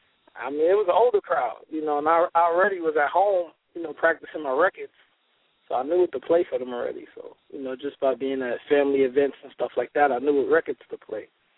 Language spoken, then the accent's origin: English; New York, United States; I was about 12 years old, you know, and I'm from New York. So, you know, I used to listen to the radio every day